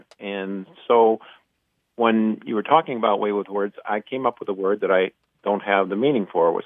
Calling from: Iron Mountain, Michigan, United States; Iron Mountain, Michigan.

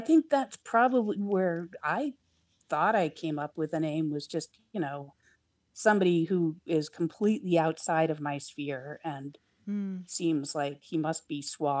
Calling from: Portland, Oregon, United States; And I'm calling from Portland, Oregon.

